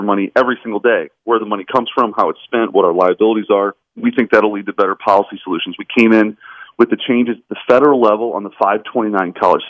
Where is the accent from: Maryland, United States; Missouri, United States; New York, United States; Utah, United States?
Missouri, United States; I grew up in North St. Louis County in a working class neighborhood.